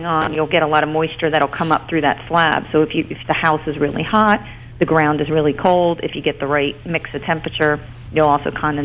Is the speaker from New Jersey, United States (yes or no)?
yes; New Jersey, United States; I'm from New Jersey, so we get a lot of that temperature change.